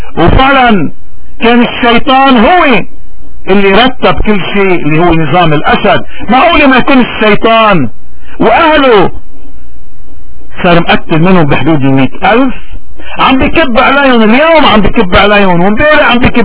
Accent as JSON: {"language": "Arabic", "country": "Lebanon", "said": "ونحنا كلبنانيين مفروض ما نزقف الا للي بيستاهل نزقف له"}